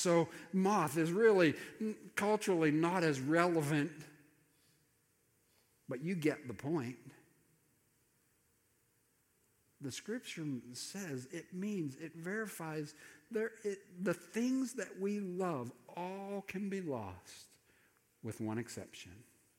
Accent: Pennsylvania, United States; I grew up in Pennsylvania where they put salt on the roads every winter

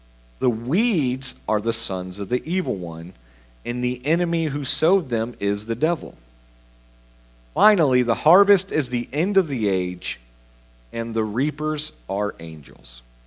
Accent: Florida, United States; I'm from Florida, so I draw out my E's a little bit

